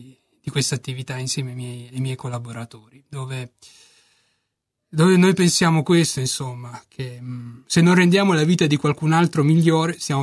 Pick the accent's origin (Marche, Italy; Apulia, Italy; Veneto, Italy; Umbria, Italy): Apulia, Italy; Copertino; No, il mio paese d'origine è Copertino.